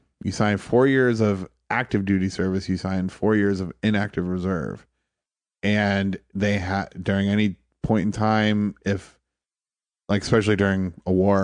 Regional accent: Toledo, Ohio, United States; I grew up in Toledo.

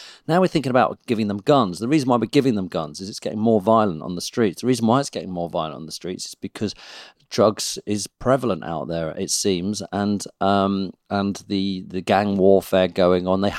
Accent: United Kingdom; So we are, as British people, growing up with complete brainwashing of various different subjects.

